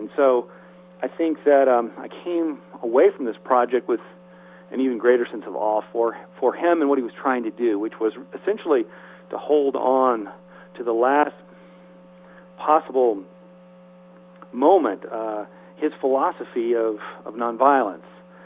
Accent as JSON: {"language": "English", "town": "Memphis", "region": "Tennessee", "country": "United States", "tie": "born or raised there", "said": "I grew up in Memphis, and I certainly felt a certain sense of shame, I guess, that he was killed in my hometown"}